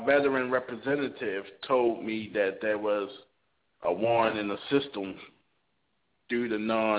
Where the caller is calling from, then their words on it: Baltimore, Maryland, United States; I'm calling from the Baltimore, Maryland area.